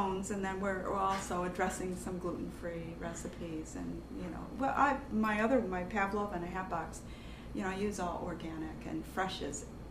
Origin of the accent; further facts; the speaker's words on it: Ireland; Her being Scottish and me Irish, So far we're doing pretty good as friends.